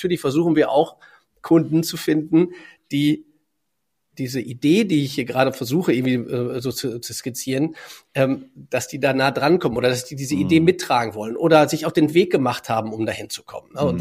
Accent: Germany; Ja, und ich kam da als Deutscher hin.

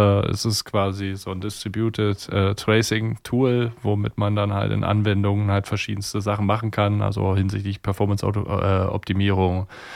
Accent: eastern Germany, Germany; Ich komme aus dem Osten, da ist es auch

